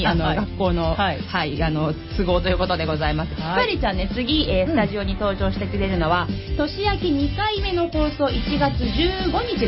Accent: Kawasaki, Kanagawa, Japan; 川崎生まれ川崎育ち、自称夢見ヶ崎動物公園専属アイドル … のリーダー、おしゃべり担当

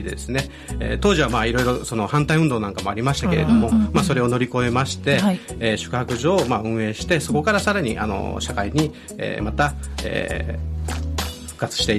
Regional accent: Osaka, Japan; 私地元が大阪なので

